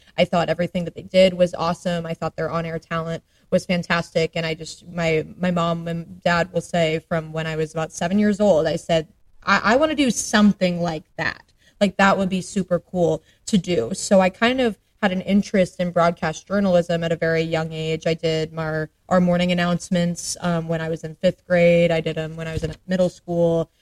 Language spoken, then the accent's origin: English; Atlanta, Georgia, United States; also born or lived in Dallas / Maryland; I was born in Dallas, moved to Maryland for a little bit when I was very young for my dad's job, and then by the time I was in second grade, I moved to Atlanta. So that is home for me. That's where I grew up